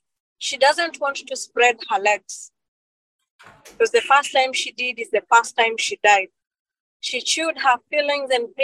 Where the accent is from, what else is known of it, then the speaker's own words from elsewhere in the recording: Kenya; first language Kikuyu; English is a second language; I speak three languages, by the way. I speak English, I speak Swahili, and I speak my mother tongue, which is Kikuyu.